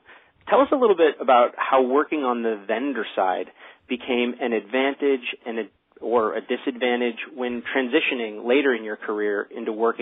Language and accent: English; Dallas, Texas, United States; This month, we take our podcast series to Texas, Dallas, Texas, my hometown.